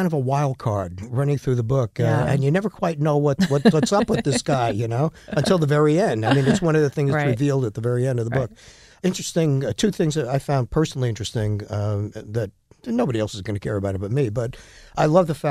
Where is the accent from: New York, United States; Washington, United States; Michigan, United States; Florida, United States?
New York, United States; New York City; now in Buffalo, United States; I mean, I came from New York City, which is not exactly the good government capital of the universe, right? And I get to Buffalo